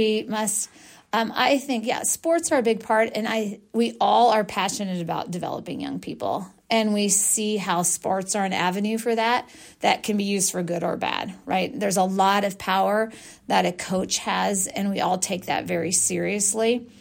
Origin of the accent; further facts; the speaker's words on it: Audubon, Iowa, United States; her mom and I grew up in Audubon together